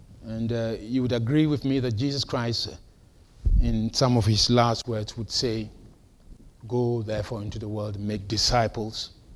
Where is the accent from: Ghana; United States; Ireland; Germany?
Ghana; now in Wales, United Kingdom; By the way, I'm Welsh now, whether you like it or not. And I'm also Ghanaian.